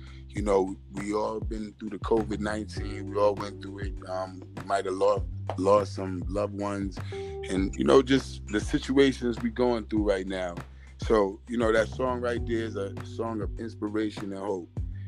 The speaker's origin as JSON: {"language": "English", "town": "Hollis", "region": "New York", "country": "United States", "said": "The thing is, I'm from Hollis, and I'm from where … I'm from where … you know, a lot of your favorite MCs … I'm from that cloth, you know."}